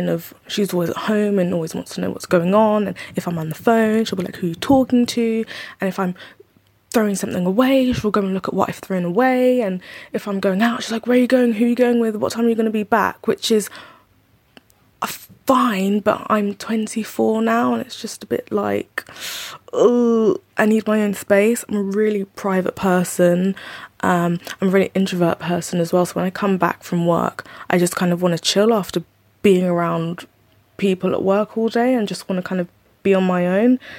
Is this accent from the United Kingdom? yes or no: yes; London, United Kingdom; I'm 24 and I'm from London. I currently live with my mother